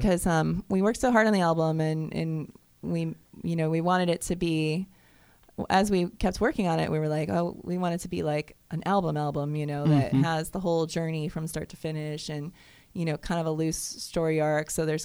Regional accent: Florida, United States; That's a species of cicada that I listened to a lot growing up in Florida.

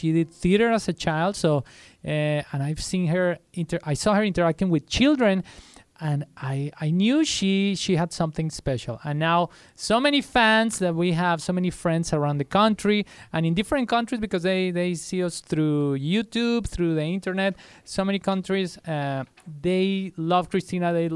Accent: Bogotá, Colombia; I come here from Bogota, Colombia. I am an immigrant, but I'm part of this country and this community. And I came here after doing my undergraduate studies in Colombia.

